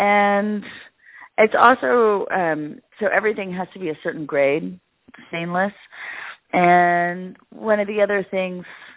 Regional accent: Texas, United States; now in Los Angeles, United States; Actually, in L.A., I'm from Texas, but I have an architecture interior studio in Chinatown here

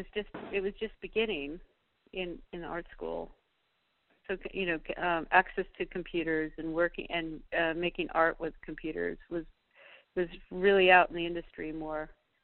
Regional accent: Minnesota, United States; Well, I grew up in Minnesota, and you're kind of trapped inside for a lot of the year because the weather's so terrible.

